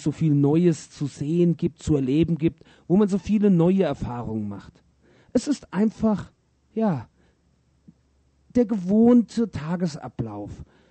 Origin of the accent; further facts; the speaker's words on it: Germany; now in Brazil; die Menschen sind ein wenig anders, wie ich es aus Mitteleuropa, ich komme ja aus Deutschland, gewohnt bin.